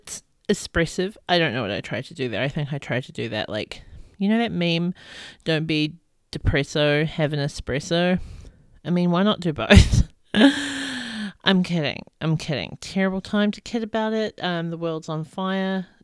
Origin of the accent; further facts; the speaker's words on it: New Zealand; now in Australia; I am a Kiwi or from New Zealand and I'm living in Australia. I'm living in the land of female royalty, Queensland.